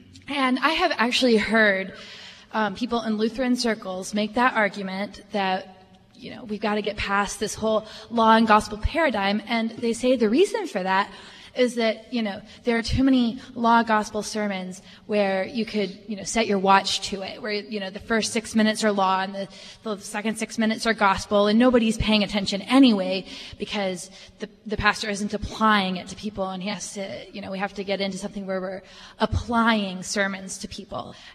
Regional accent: Fort Wayne, Indiana, United States; I'm from Fort Wayne, Indiana.

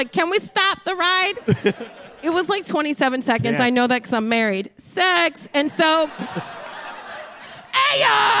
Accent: New Jersey, United States; I'm from Jersey, so I grew up going to, was it Great Adventure?

